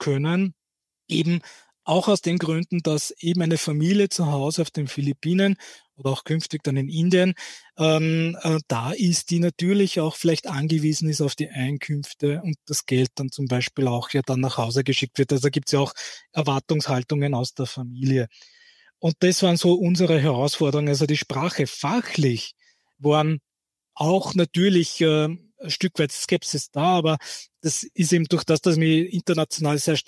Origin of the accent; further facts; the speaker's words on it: Wiener Neustadt, Lower Austria, Austria; born there; Ich, wie gesagt, bin ein gebürtiger Wiener Neustädter